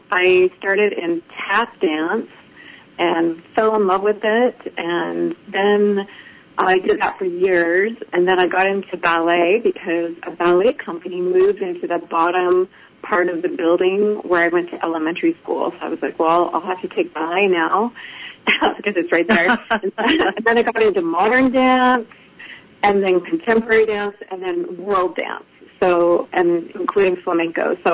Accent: Salt Lake City, Utah, United States; I'm from Salt Lake City, Utah. and I love the mountains there.

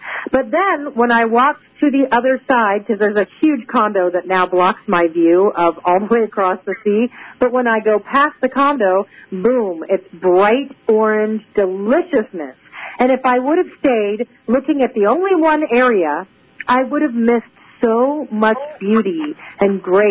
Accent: United States; now in Malta; So the old school fall that I grew up with in America does not exist here.

